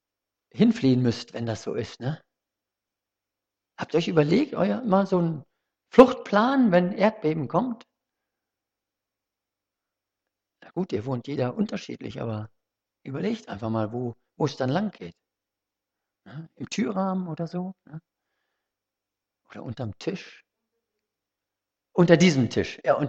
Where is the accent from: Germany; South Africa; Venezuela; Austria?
South Africa; Johannesburg, Gauteng; Ich habe es als Kind mal so ein bisschen erlebt. Ich bin ja in Johannesburg in Südafrika aufgewachsen.